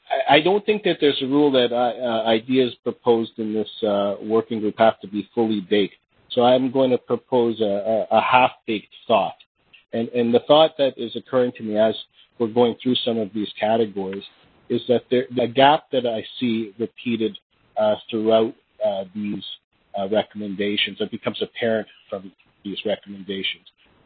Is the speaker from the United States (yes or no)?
no; Canada; as a Canadian, you'll forgive me for using a hockey analogy